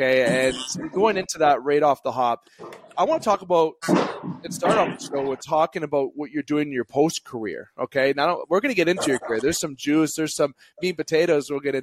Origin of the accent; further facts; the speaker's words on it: Canada; I'm a Canadian boy.